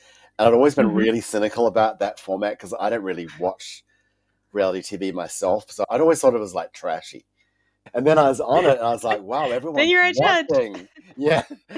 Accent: Fiji; also born or lived in Samoa / New York; I grew up in Fiji and we lived in Samoa for many years. So I've had a very Pacific life. But I lived in New York for a long time

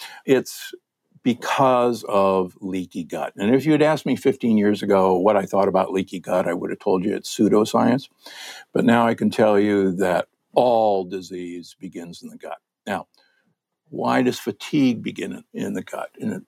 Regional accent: Omaha, Nebraska, United States; I'm from Omaha, Nebraska, the Corn Huskers.

